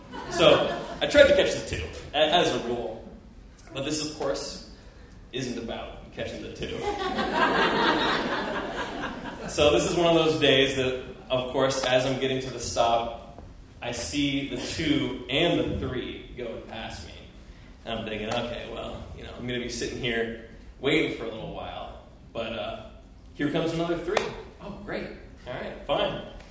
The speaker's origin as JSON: {"language": "English", "town": "Seattle", "region": "Washington", "country": "United States", "tie": "born or raised there", "said": "So I grew up in Seattle, and I don't want to say my parents were overprotective"}